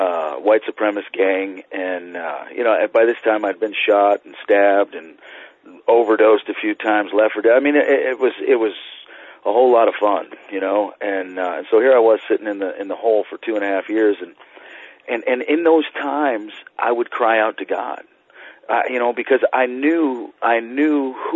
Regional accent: Washington, United States; I wasn't from L.A. I grew up in Washington State, up in the northwest, in a small town.

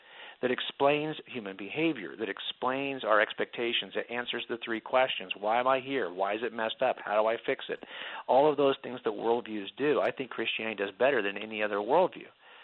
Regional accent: California, United States; I mean, I'm a Californian. And if you doubted that, I could pull out my driver's license and I can show you that I'm here in California. I was born and raised here.

